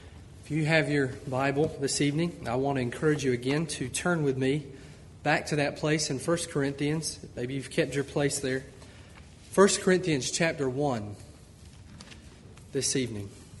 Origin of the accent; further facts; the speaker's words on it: Georgia, United States; I am from Georgia, and if you were from Georgia, you would not think I have an accent, but Brother Dekema told me that I do have an accent